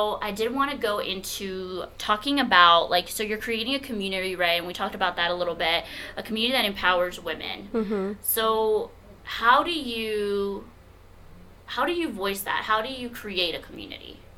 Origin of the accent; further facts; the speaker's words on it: Laredo, Texas, United States; born there; so, like, I was born in Laredo, Texas, which is right on the border. And, like, if you didn't know Spanish, like, you were an outcast.